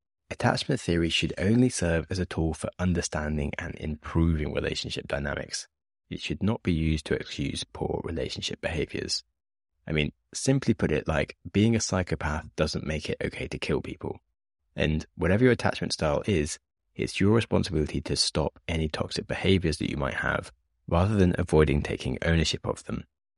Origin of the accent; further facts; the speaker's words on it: United Kingdom; but since the Brexit referendum, as a British person, I have become more insecure about dating European partners